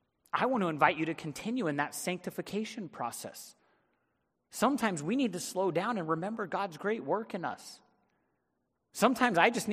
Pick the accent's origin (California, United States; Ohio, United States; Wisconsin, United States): California, United States; Big Bear; I grew up in Big Bear and I was snowboarding with my son.